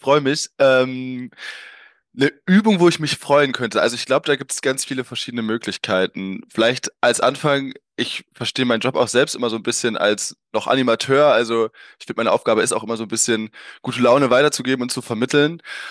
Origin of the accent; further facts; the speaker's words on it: North Rhine-Westphalia, Germany; born there; ich bin übrigens 32 Jahre alt. Ich komme gebürtig aus dem Münsterland.